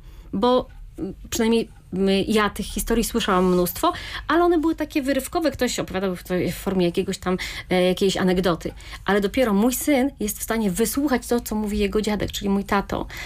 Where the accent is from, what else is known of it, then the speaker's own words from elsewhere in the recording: Rzeszów, Subcarpathian Voivodeship, Poland; Tak, ja pochodzę z Rzeszowa, cieszę się bardzo na to miejsce, cieszę się, że tutaj się urodziłam, że tutaj mieszkam. Przez chwilę nie mieszkałam tutaj, ale potem znowu mieszkam tu w Rzeszowie.